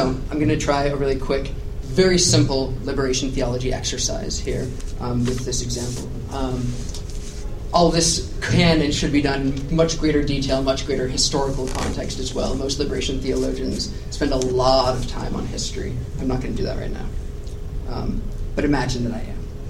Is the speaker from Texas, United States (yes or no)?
no; Nashville, Tennessee, United States; I'm from Nashville, Tennessee.